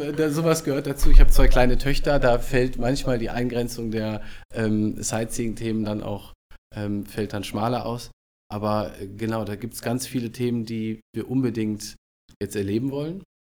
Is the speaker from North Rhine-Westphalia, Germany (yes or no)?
yes; North Rhine-Westphalia, Germany; born there; now in Hamburg, Germany; Gebürtiger Westfale, ich weiß jetzt gar nicht, wie man das in Hamburg bewertet oder wertet. Na, ich bin ganz froh, hier zu sein, in Hamburg zu sein, jetzt seit Oktober 2019.